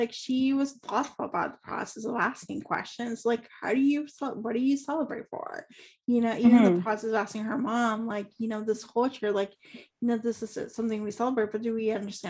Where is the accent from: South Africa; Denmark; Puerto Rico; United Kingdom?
Puerto Rico; now in United States; So like I grew up in Puerto Rico, but I live in the States, and like my identity is different than from people who are first generation, third generation